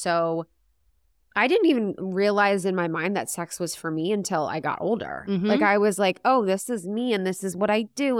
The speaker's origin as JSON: {"language": "English", "region": "Ohio", "country": "United States", "said": "I'm from Ohio."}